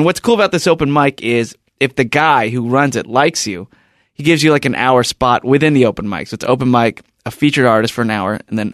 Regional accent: Long Beach, California, United States; D Piazza's in Long Beach, my hometown venue.

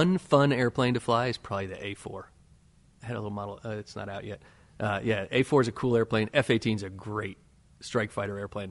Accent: Clark, New Jersey, United States; I was born in Plainfield, grew up in a little town called Clark.

